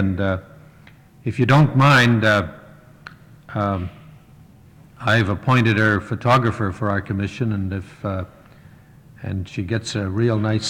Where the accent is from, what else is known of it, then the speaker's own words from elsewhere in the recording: Canada; I am from Canada